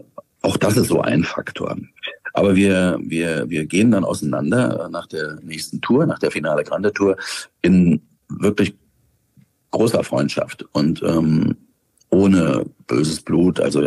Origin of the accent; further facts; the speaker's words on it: Dresden, Saxony, Germany; und wir werden auch in Dresden spielen, das ist ja meine Heimatstadt, also als gebürtiger Sachse